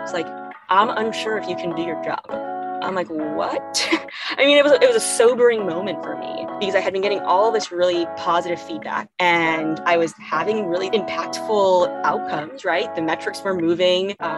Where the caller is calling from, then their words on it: New York City, New York, United States; New York City, a little phone booth here.